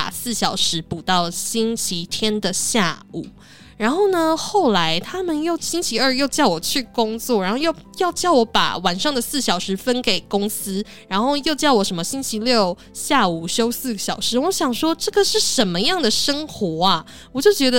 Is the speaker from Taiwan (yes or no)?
yes; Taiwan; 我就是台湾人，然后这两个身份在小区就是非常特别的存在吧